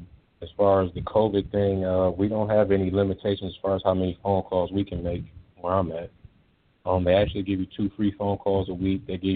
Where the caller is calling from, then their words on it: Wisconsin, United States; I'm calling from Wisconsin.